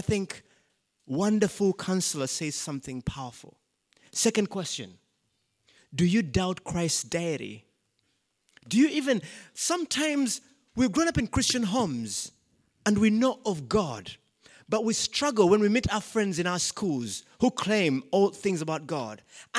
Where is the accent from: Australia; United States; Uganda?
Uganda; So, I come from Uganda.